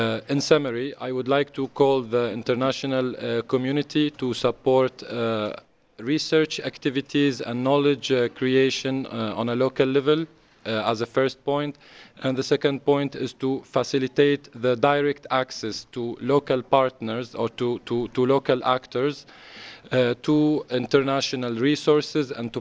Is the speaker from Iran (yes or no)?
no; Syria; now in Germany; Syrian urbanist based in Germany.